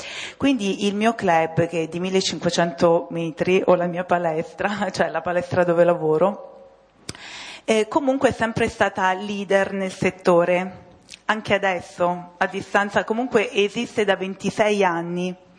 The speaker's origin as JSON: {"language": "Italian", "town": "Altino", "region": "Abruzzo", "country": "Italy", "said": "io vengo da Altino in provincia di Chieti, un paese di 250 abitanti"}